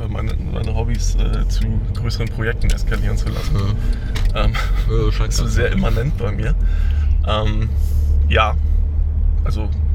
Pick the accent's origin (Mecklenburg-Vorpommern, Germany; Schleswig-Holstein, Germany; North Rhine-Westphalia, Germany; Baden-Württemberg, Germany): Mecklenburg-Vorpommern, Germany; Rostock; born there; also ich bin selber gebürtiger Rostock